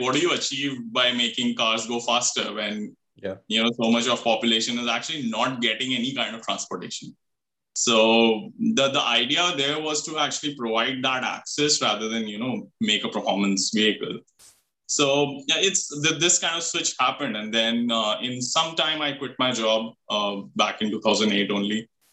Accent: Delhi, India; So I grew up in Delhi, very much South Delhi, was in a very nice locality.

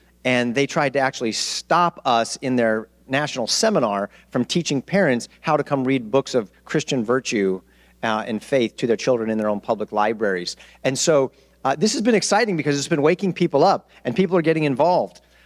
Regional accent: Hollywood, California, United States; I'm from Hollywood, the land of make-believe.

